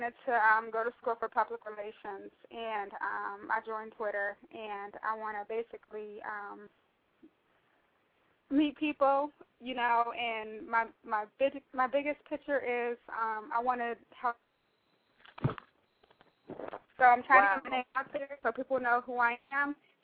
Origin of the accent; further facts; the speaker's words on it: Ohio, United States; now in California, United States; I came to California. I'm originally from Ohio, and I got out of here.